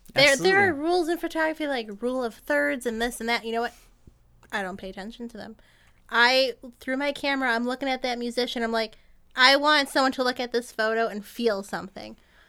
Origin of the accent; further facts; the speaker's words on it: Buffalo, New York, United States; also born or lived in Conroe, Texas; Born in Conroe, Texas, but I moved up here at 6 months. So I just call Buffalo my hometown.